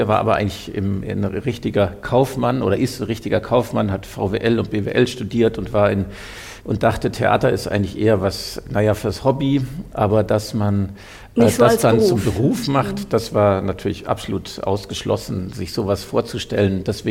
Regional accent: Bavaria, Germany; Ganz naiv als Allgäuer wusste ich gar nicht genau

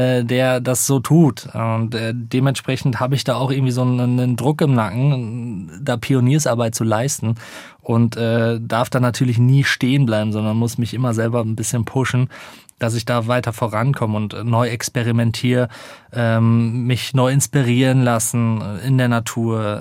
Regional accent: North Rhine-Westphalia, Germany; Ich komme ja aus Münsterland

